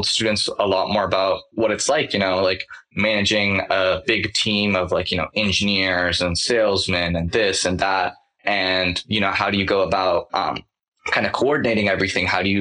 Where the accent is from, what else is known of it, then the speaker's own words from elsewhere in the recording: Menlo Park, California, United States; I'm 17 years old and I'm from the Bay Area. I'm currently a senior and I'm from Menlo Park, if anybody is local.